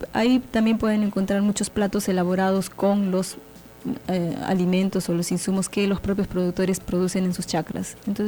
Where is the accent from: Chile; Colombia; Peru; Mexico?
Peru; Huancayo, Junín; Ah, mira, lo que yo sé, que yo soy de Huancayo, ¿ya?